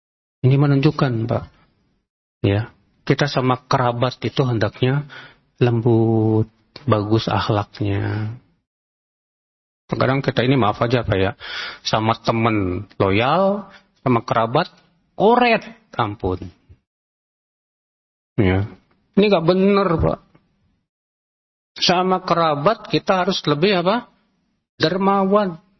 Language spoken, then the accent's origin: Indonesian; Java, Indonesia; Kalau kita orang Jawa, gak tahu.